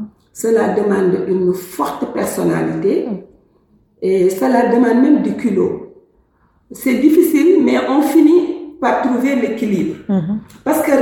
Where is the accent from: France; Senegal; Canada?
Senegal; Disons que je viens du Sénégal, je suis une fille du terroir, très ancrée.